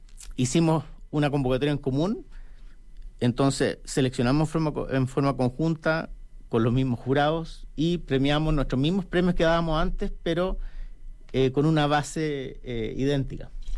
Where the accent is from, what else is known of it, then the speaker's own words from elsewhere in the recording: Chile; Yo creo que como chilenos tenemos que aprender de esa experiencia.